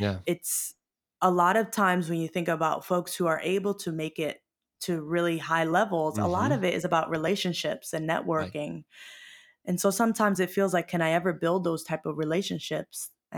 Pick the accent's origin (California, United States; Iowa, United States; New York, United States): New York, United States; I'm a New Yorker. I'm a Black woman. I'm, you know, the granddaughter of Southern Black folks.